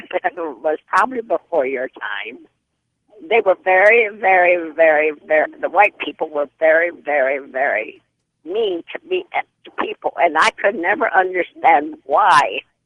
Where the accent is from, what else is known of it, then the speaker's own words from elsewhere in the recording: Tampa, Florida, United States; I was born and raised in Florida. Houdini was supposed to be in Tampa in 1941. I was just 16 years old.